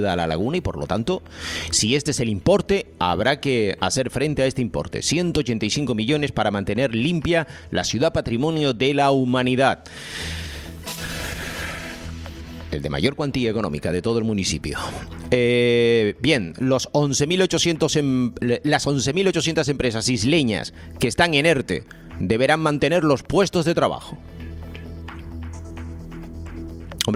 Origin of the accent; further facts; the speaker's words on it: Canary Islands, Spain; siendo canario, siendo canario, yo me alegro de estos datos.